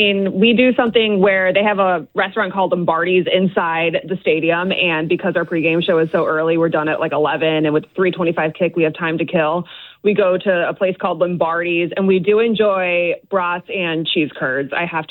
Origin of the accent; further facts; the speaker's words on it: Chicago, Illinois, United States; And, I mean, I grew up in Chicago. I hated the Packers growing up.